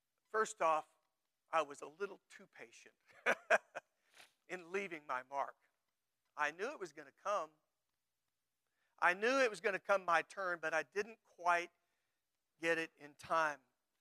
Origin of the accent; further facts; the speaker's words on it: Texas, United States; I'm originally from Texas, which, whatever. We all have a place we grew up, right?